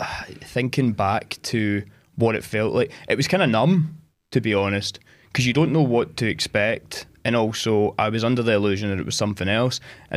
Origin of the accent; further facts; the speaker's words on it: Galston, Scotland, United Kingdom; I am from Ayrshire. I've grew up there all my life, a small town called Galston.